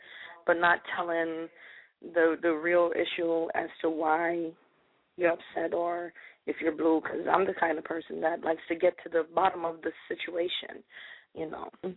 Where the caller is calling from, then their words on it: Bronx, New York, United States; I'm calling in from the Bronx.